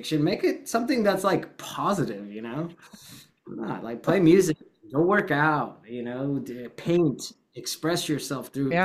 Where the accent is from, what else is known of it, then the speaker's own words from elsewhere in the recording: Las Vegas, Nevada, United States; born there; I was born in Las Vegas, Nevada